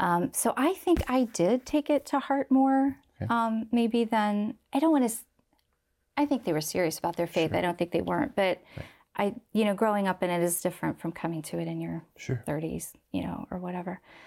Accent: Canal Winchester, Ohio, United States; they moved out to where I grew up in Canal, Winchester. It was a suburb farming community. At that time, a small farming village of 3,000 people, maybe 20 miles outside of Columbus. And so I was raised out there.

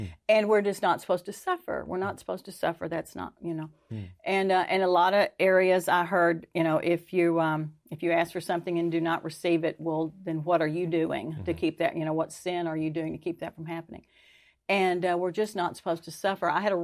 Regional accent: Arlington, Texas, United States; now in East Texas, United States; born and raised in Arlington, it was just growing by leaps and bounds, and we wanted our kids to be where it was safer, quieter. And so we came to East Texas.

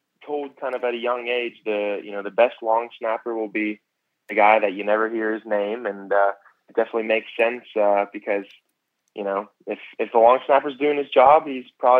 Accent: Pittsburgh, Pennsylvania, United States; And, you know, growing up in Pittsburgh, obviously football is a huge part of the culture there.

